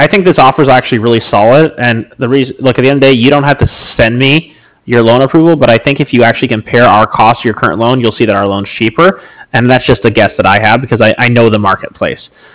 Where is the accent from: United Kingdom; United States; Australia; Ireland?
United States; Los Angeles, California; I'm from L.A.